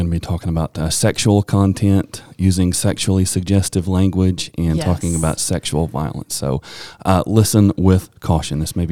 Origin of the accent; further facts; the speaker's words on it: Pound, Virginia, United States; growing up in Pound, Virginia, there were some barriers to entry.